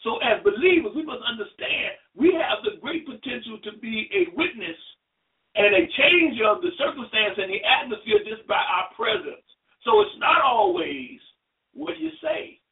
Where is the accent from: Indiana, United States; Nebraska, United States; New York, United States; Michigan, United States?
Indiana, United States; Gary; Growing up in Gary, Indiana